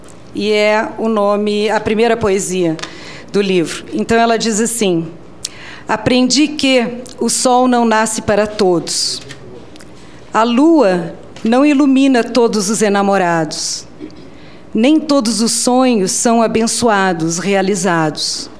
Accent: Rio Grande do Sul, Brazil; Somos gaúchos, eu sou de 10 de março.

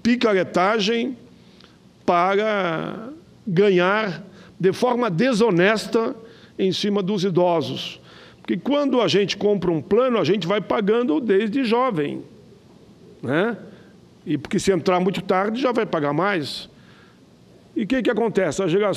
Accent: Caxias do Sul, Rio Grande do Sul, Brazil; eu sou de Caxias do Sul, uma cidade praticamente colada à outra.

